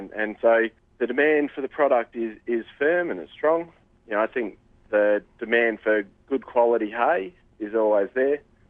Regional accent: Australia; it is something that obviously us as Australian exporters, we need to keep a close eye on what that competitive environment's like

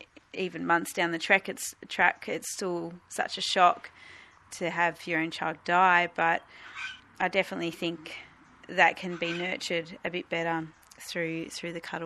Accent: Nicholson, Victoria, Australia; I'm from Nicholson in Victoria, Gippsland.

